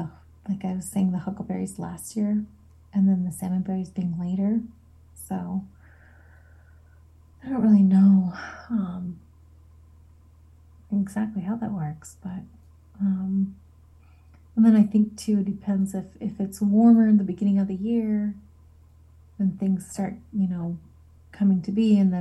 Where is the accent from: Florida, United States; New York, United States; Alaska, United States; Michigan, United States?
Alaska, United States; Yakutat; Growing up in Yakutat, we had cranberries.